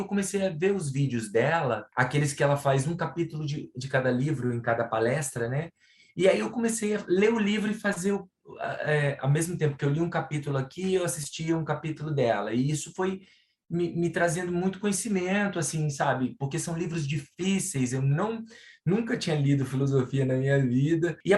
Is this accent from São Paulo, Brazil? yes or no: no; Rio de Janeiro, Brazil; sou do Rio de Janeiro